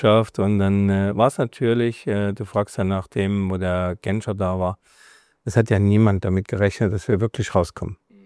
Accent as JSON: {"language": "German", "country": "Germany", "tie": "born or raised there", "moved": "yes", "said": "ich werde hier meine Heimat verlassen. Wir können mich alle hacken hier. Ich haue im Westen ab, egal wie."}